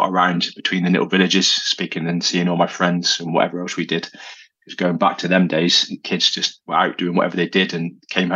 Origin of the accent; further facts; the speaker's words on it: Scotland, United Kingdom; So most of my childhood, I grew up in Scotland, in the Highlands.